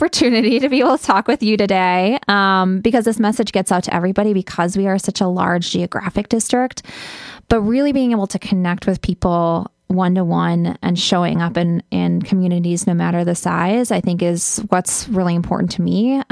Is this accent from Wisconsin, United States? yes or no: yes; Eau Claire, Wisconsin, United States; I live in Eau Claire. Eau Claire is my hometown.